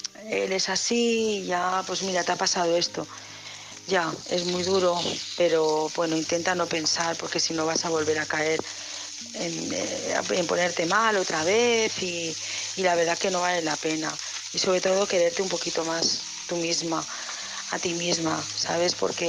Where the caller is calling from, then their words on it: Barcelona, Catalonia, Spain; Hola, buenas noches … de Barcelona